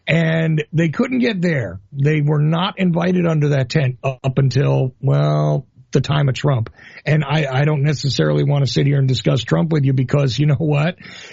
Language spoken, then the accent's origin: English; Asbury Park, New Jersey, United States; So I grew up in the pre-gentrified parts of Jersey that were just abandoned and ignored, like Asbury Park and stuff like that.